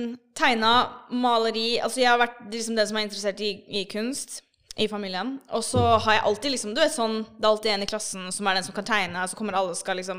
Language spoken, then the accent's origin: Norwegian; Oslo, Norway; jeg vokste opp på Holmlia